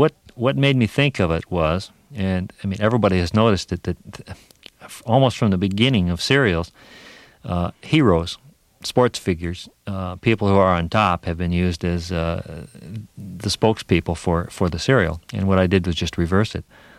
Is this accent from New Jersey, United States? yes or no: no; Des Moines, Iowa, United States; born there; also born or lived in Minnesota; They want to know where you're born, and I've lived in Minnesota 17 years, but I was born in Des Moines, Iowa.